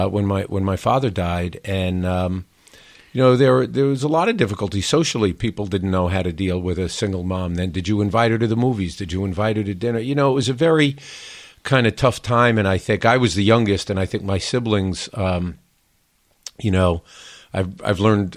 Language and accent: English; New York City, New York, United States; I grew up in Queens, in New York City, one of the outer boroughs.